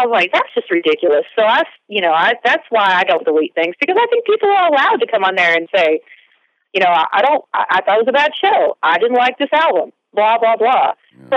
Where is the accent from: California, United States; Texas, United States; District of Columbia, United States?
Texas, United States; I think it's a lot about being a Texan. Like, we're Texans, you know, Texas music.